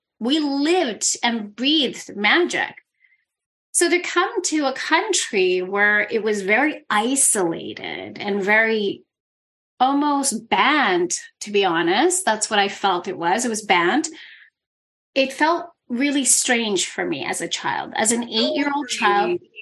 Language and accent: English; Ávila, Castile and León, Spain; where I grew up in Avila, it was very normal for us to play with candles, for us to do herbs, for us to pray to the moon